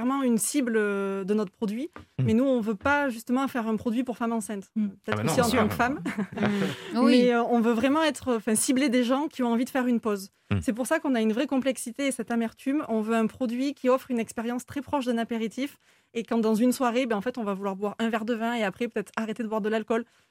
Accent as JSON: {"language": "French", "town": "Toulouse", "region": "Occitanie", "country": "France", "said": "De Toulouse."}